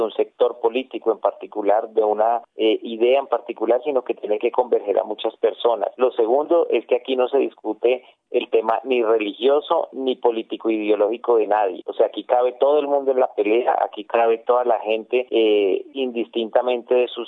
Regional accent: Colombia; porque todos somos colombianos, somos hijos de esta tierra

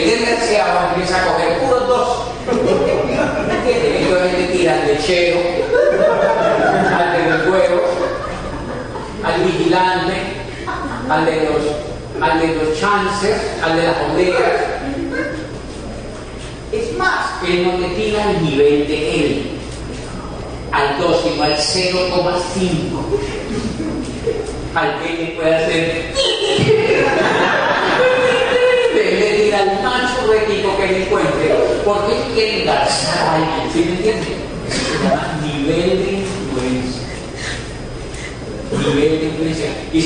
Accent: Colombia; Somos colombianos, no somos buenos.

